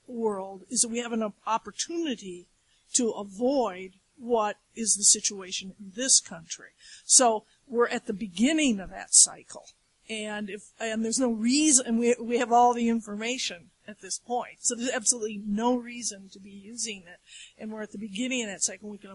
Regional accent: Illinois, United States; coming from Illinois, where we're also from Illinois, there's a legacy issue here in the United States

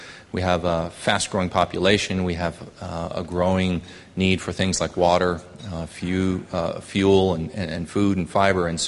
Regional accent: El Paso, Texas, United States; I grew up in El Paso, which, if you don't know Texas geography, is it's the westernmost point in Texas.

